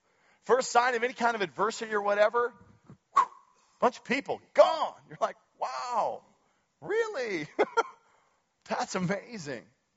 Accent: Nikiski, Alaska, United States; I'm from Nikiski, guys. Cut me some slack.

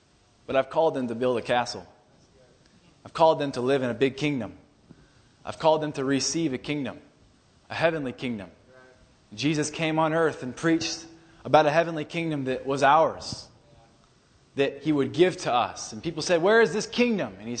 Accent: Anchorage, Alaska, United States; I remember when I was younger, I came from Anchorage.

